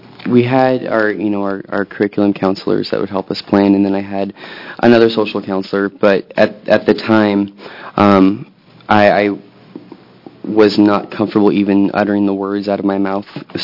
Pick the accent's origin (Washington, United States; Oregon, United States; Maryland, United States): Oregon, United States; Gresham; I grew up in Oregon and attended San Barlow High School in the Gresham area.